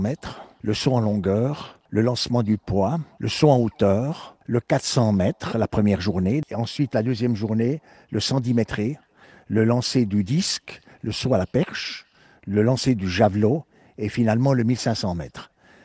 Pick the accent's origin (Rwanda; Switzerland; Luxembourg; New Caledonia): Switzerland; Neuchâtel; Je suis toujours fidèle à Neuchâtel et à tout ce que Neuchâtel représente dans ma vie. Depuis le berceau de mon enfance à La Coudre, je suis un enfant de La Coudre et fier de l'être, un quartier dans lequel j'ai tout trouvé